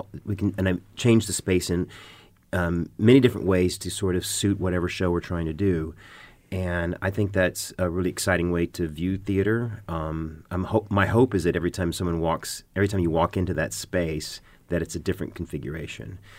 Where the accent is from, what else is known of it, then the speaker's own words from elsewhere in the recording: Georgia, United States; now in New York City, United States; I've lived in New York City for 27 years, but I grew up in Georgia, so okay. I grew up in the South, and we saw snow maybe twice my entire life, and then I moved to New York City.